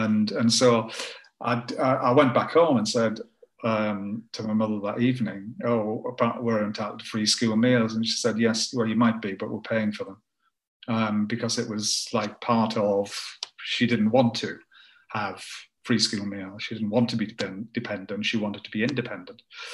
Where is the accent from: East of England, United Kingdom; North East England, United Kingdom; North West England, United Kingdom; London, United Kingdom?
North East England, United Kingdom; Tow Law; where I grew up in Tower Law, it's a town of then, I guess, and probably a couple of thousand people, but it had three branches of the co-op in this little town.